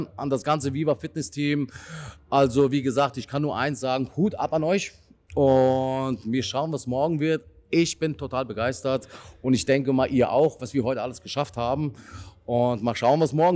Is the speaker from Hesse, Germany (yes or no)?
yes; Lauterbach, Hesse, Germany; aus Lauterbach, bin 46 Jahre alt.